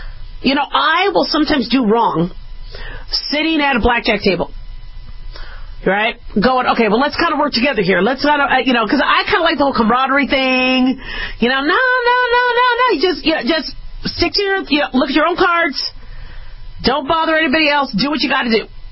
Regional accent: Nevada, United States; I love, you know, saying, you know, I'm from Nevada, and that meaning something. I love saying I'm American, and that means something.

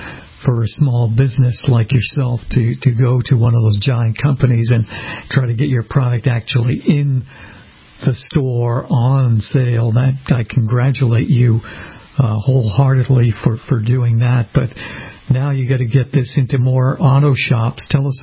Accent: Boston, Massachusetts, United States; moved away as an adult; now in Florida, United States; And I know I'm presently living in Florida, but I'm from Boston. I've only been down here for a few years and don't know how much longer I'll be down here.

